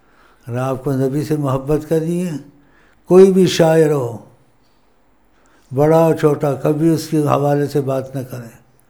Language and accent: Urdu; Punjab, Pakistan; first language Punjabi; Urdu is a second language; میں پنجابی ہوں، اب اردو بولتا ہوں تو پنجابی کے لفظ گھس جاتا ہے بیچ میں